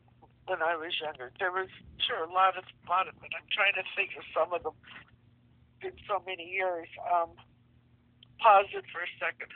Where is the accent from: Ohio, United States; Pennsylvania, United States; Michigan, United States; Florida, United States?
Pennsylvania, United States; Wilkes-Barre; now in Philadelphia, United States; And I think moving down to Philadelphia changed everything. It was just totally different than growing up in Wilkes-Barre. I never expected to move away from, you know, all my family up there.